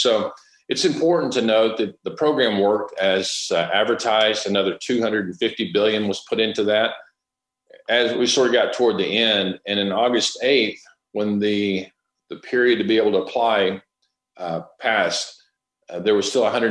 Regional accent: the Ozarks, United States; And I always jokingly say in small town America, like I grew up over in the Ozark Mountains, you know everybody whether you want to or not.

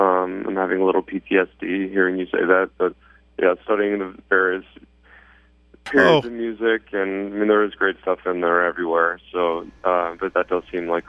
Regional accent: Wichita, Kansas, United States; I'm actually from Wichita, Kansas, so not too far away, and grew up singing and acting and doing plays in Wichita

